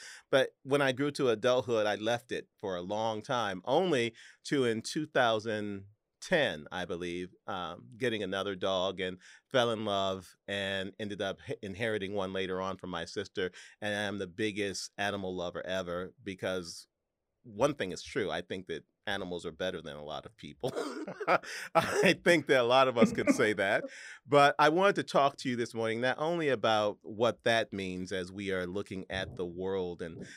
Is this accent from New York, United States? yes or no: no; St. Louis, Missouri, United States; back in my hometown of St. Louis, Missouri.